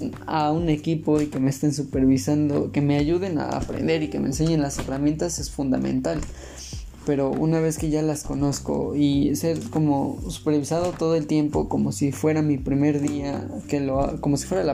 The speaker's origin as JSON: {"language": "Spanish", "country": "Mexico", "said": "Soy de México"}